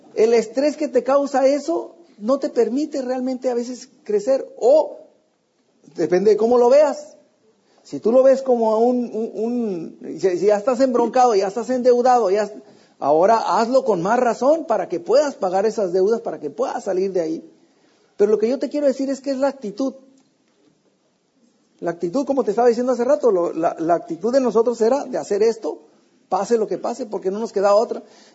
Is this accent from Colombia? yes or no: no; Ensenada, Baja California, Mexico; now in United States; cuando nos venimos de México, que nos quitaron la casa, nos la quitaron en Ensenada, pues no, tenemos que ir a un lugar, entonces el zapato apuntó para Estados Unidos.